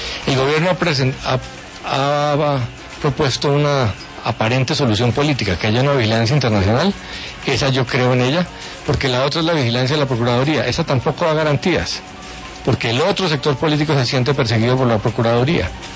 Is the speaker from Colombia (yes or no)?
yes; Colombia; Los que perdemos aquí somos los colombianos